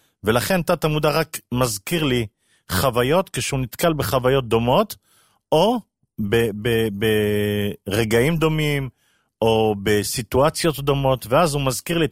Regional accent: Bnei Brak, Tel Aviv District, Israel; גדלתי פה בבני ברק, למדתי בחיידר, כמו כולם.

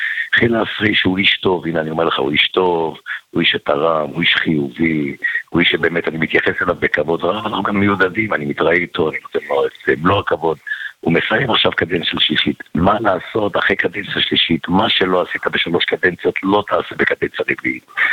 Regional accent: Ashdod, Southern District, Israel; born there; אני נולדתי באשדוד, אני מכיר את העיר, אני מכיר ציבורים רחבים בעיר

